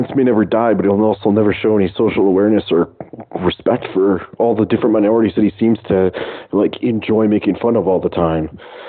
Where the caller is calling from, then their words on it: St. Albert, Alberta, Canada; I'm calling from St. Albert, Alberta, Canada.